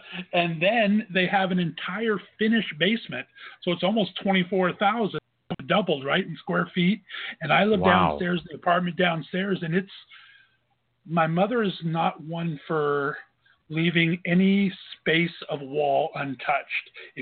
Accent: California, United States; The whole reason I moved back here is, you know, I'm from California originally.

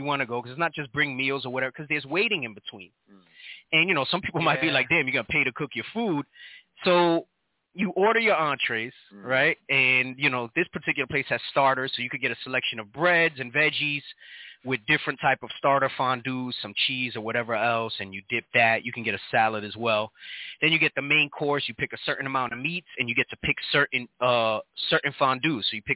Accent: New York City, New York, United States; I'm from New York.

